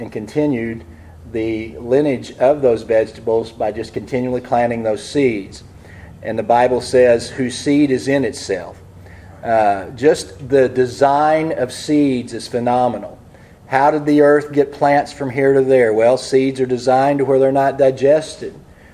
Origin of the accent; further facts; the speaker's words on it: United States; thank God I'm an American